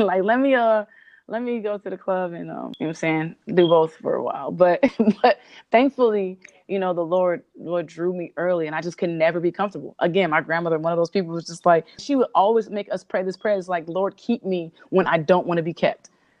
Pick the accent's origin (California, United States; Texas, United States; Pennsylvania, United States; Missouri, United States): California, United States; Cerritos; I can't really do it like him because I'm from Cerritos